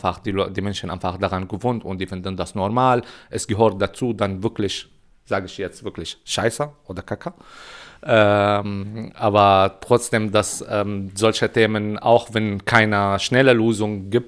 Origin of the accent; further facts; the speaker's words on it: Syria; German is a second language; now in Germany; Ich komme aus Syrien